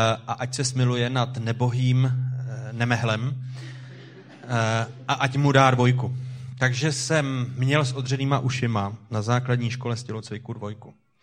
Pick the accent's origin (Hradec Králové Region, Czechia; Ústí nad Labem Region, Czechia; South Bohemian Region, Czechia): Hradec Králové Region, Czechia; A protože jsem z Orlických hor